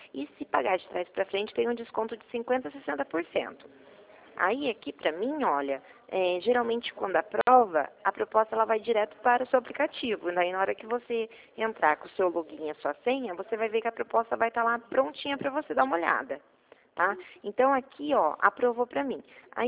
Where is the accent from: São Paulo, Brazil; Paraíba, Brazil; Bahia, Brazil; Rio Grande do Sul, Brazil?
São Paulo, Brazil; Mogi Guaçu; somos de Mogi Guaçu.